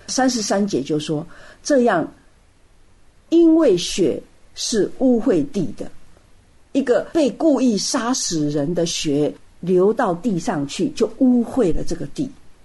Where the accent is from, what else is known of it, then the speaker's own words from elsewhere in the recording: Taiwan; 我们在台湾长大的，我不知道日本人大概不吃，就是说在台湾长大的人